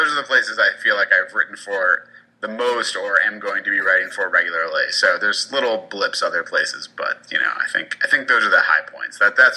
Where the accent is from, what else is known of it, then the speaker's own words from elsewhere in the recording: Massachusetts, United States; also born or lived in Connecticut; so I grew up in Massachusetts, but not particularly near Boston, so I didn't really know anything about the Celtics.